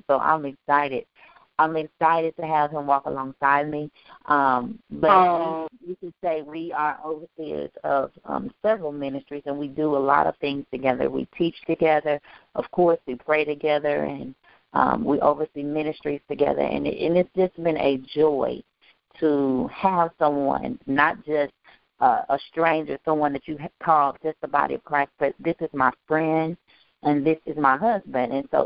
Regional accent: Nashville, Tennessee, United States; I am from Nashville, Tennessee

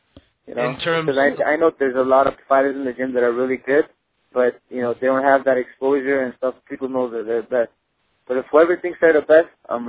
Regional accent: Glendale, United States; it's in my hometown of Glendale. And I represent Glendale

